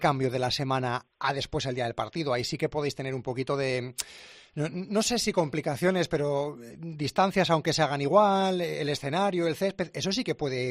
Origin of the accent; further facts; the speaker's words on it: Salamanca, Castile and León, Spain; moved away; Yo soy de Salamanca, llevo 10 años aquí.